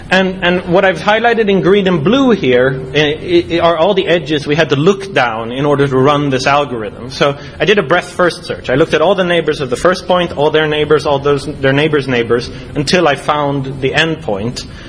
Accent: Sweden; she knew a little bit about me, knows I'm from Sweden, I do computer stuff

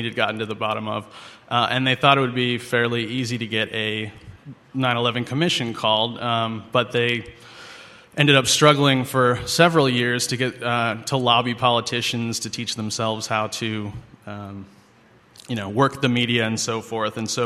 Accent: Midwest, United States; So I was raised in the Midwest. I went to Columbia College in Chicago.

